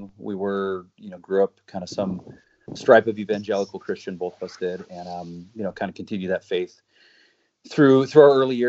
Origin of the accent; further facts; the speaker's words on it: Denver, Colorado, United States; I grew up in the Denver area, and, you know, I grew up in a Baptist church with Troy and his family